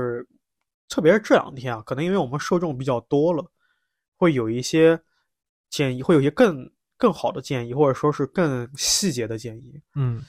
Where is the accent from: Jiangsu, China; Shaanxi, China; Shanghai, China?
Jiangsu, China; Nanjing; 我一直以为是这个是我们南京人会有的点